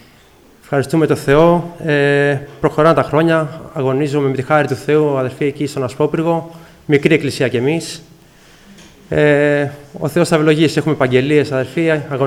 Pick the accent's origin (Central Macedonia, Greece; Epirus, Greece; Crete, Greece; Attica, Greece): Attica, Greece; Athens; Είμαι από την Αθήνα, από την Εκκλησία του Σωπήργου